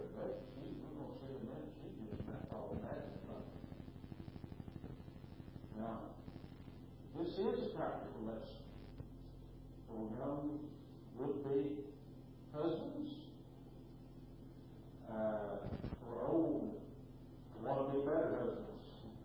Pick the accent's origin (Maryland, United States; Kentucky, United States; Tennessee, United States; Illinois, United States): Kentucky, United States; I grew up in Fort County, Kentucky, and they knew the business from that in Franklin County.